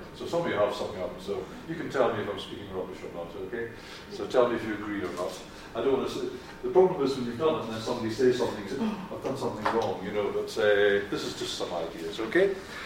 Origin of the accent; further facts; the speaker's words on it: Scotland, United Kingdom; I speak English, but I come from Scotland, top of England, or top of the UK, above England